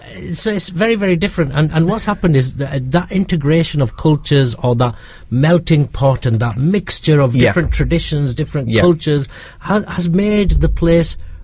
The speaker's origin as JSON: {"language": "English", "country": "Pakistan", "tie": "born there", "said": "So I was born in Pakistan."}